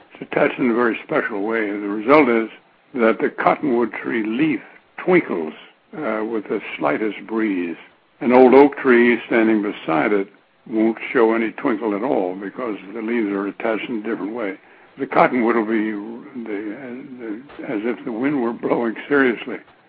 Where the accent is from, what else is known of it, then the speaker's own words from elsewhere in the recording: Morristown, New Jersey, United States; And I was born and raised in Morristown, lived there all my life except for these summer periods in Vermont.